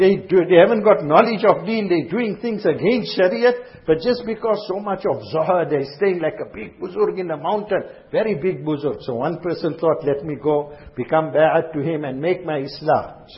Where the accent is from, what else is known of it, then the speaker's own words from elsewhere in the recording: Azadville, Gauteng, South Africa; now in Durban, South Africa; When a child is born, we come from Azadville, Joburg.